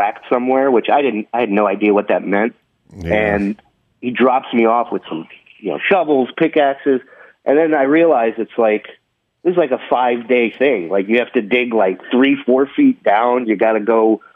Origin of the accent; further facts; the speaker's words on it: California, United States; moved away; also born or lived in Israel; Oh, yeah. I grew up in California.